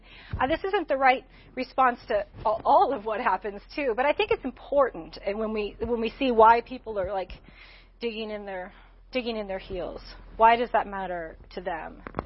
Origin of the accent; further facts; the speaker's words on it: Missouri, United States; the senator from my home state of Missouri, Jack Danforth, long retired now